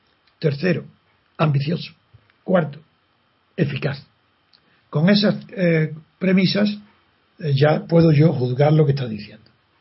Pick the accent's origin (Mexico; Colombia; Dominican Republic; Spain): Spain; Andalusia; como soy andaluz